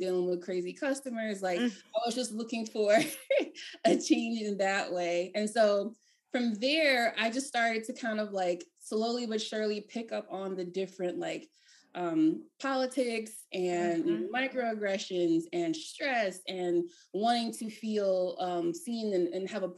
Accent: Maryland, United States; And I'm from Maryland, by the way.

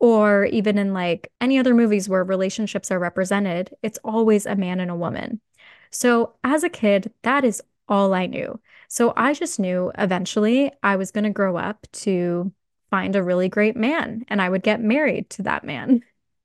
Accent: Whitby, Ontario, Canada; I grew up in Whitby, Ontario. And for those of you who don't know where Whitby is, it's a smaller town about like an hour outside of Toronto. It's a little bit more east.

